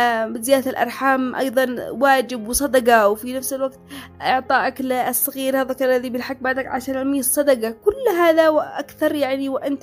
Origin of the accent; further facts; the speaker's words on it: Yemen; ما بيحصل له عندنا في اليمن